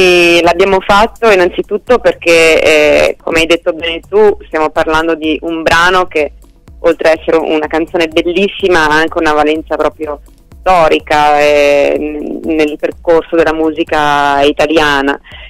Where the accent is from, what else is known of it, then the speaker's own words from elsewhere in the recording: Treviso, Veneto, Italy; now in Bologna, Italy; che sono trevigiana e abito ormai da Bologna da un po' di tempo